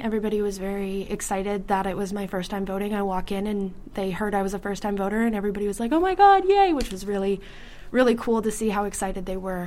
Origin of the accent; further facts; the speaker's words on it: Sackville, New Brunswick, Canada; I grew up in Sackville. I'm 18 years old.